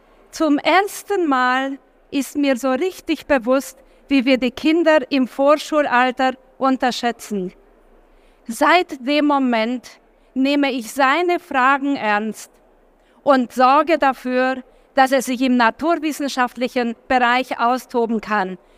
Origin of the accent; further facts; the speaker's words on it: Romania; now in Germany; zwischen Deutschland und Rumänien, wo ich aufgewachsen bin.